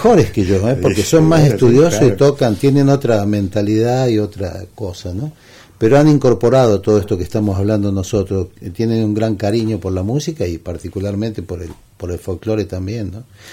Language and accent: Spanish; Banfield, Buenos Aires Province, Argentina; now in Córdoba, Argentina; Yo vine de Banfield